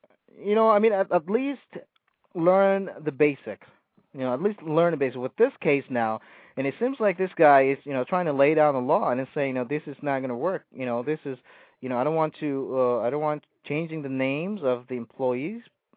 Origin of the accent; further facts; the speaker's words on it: Philippines; born there; I mean, I'm not born here, but this is, you know, I was born in the Philippines, but I call this country my home now.